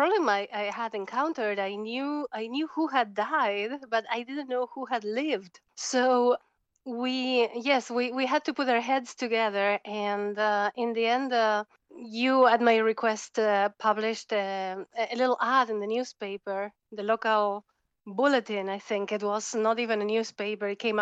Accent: Argentina; English is a second language; I'm from Argentina. I was born and raised in Argentina, far away, during a time where, without internet and still during the Cold War and everything

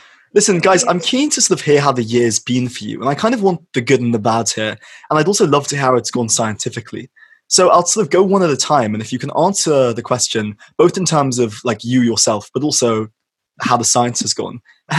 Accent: London, United Kingdom; I'm actually from Notting Hill.

